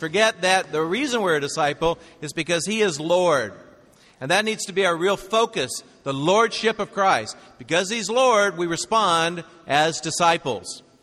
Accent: Tennessee, United States; now in New York, United States; You know, I'm from Tennessee, and I can talk really slow when I need to. This is how my family talks. I was brought up this way. But I moved to New York, and now I could talk super fast.

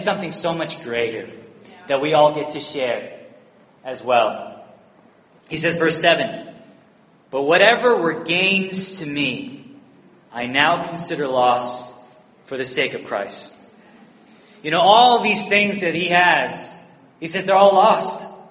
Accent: Toms River, New Jersey, United States; I tell people I'm from Tom's River, nobody knows where that is.

